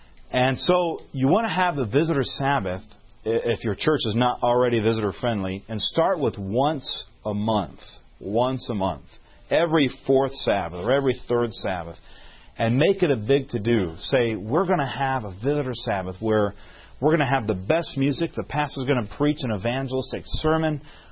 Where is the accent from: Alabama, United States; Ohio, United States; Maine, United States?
Alabama, United States; accent: Alabama; I am from Alabama, but I wasn't born there. When I get rushed at times, my accent starts coming out